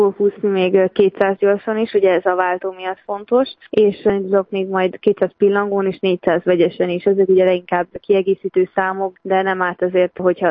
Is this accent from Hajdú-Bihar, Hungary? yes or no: yes; Debrecen, Hajdú-Bihar, Hungary; hiszen Debrecenben sem voltak ennyire sokan kint ugye a szülővárosomban